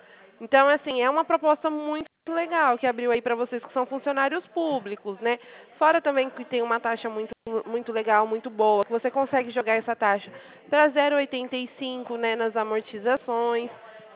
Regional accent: Palmas, Tocantins, Brazil; Isso, eu sou aqui da cidade de Palmas

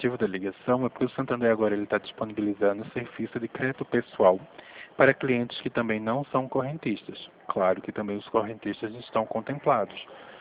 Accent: Pernambuco, Brazil; now in São Paulo, Brazil; Eu sou pernambucano, o meu sotaque é estragado. Então, o que eu vou dizer à senhora, eu sou de São Paulo. Não, eu estou em São Paulo, né?

